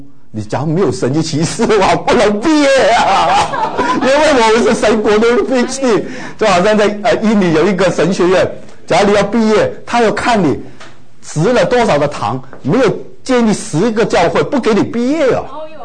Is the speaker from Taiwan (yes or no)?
yes; Taiwan; 我们从台湾来的很多都喜欢研究存在主义啊